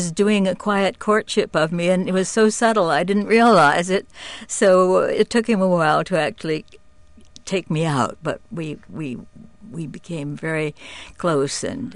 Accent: Austin, Minnesota, United States; Well, I went to high school in Austin, Minnesota, which indeed is the town that George A. Hormel had his main plant

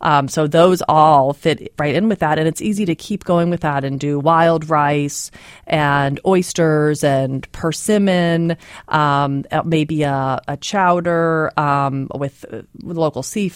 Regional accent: Indiana, United States; born there; also born or lived in Kentucky / California / Alaska / Oklahoma; now in Pennsylvania, United States; I was born in Indiana. We lived in Kentucky, California, 6 years in Alaska, 6 years in Oklahoma, New York City for high school, Virginia, Colorado, and now I live in Pennsylvania in beautiful Bucks County.

